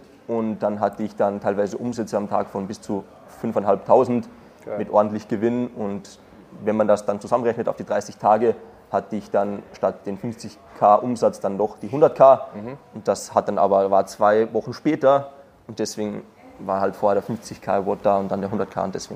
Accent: Austria; 22 Jahre jung, komme aus Österreich, aus dem letzten Dorf mit 1000 Einwohnern. Deswegen verzeiht mir auch bitte den einen oder anderen Versprecher, denn der Dialekt sitzt komplett tief.

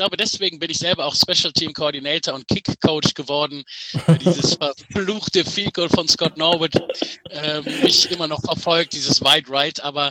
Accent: Düsseldorf, North Rhine-Westphalia, Germany; born there; Ich bin gebürtiger Düsseldorfer.

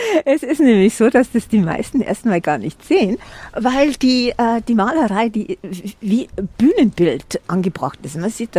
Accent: Mittenwald, Bavaria, Germany; Ich bin ja hier aufgewachsen. Es ist meine Heimat, das sind meine Wurzeln.

